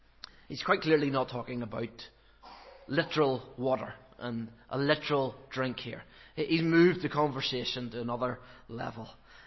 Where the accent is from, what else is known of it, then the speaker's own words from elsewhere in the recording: Cloughmills, Northern Ireland, United Kingdom; You know, and I come from Clochmills. Just, you know, picture somewhere like Clochmills.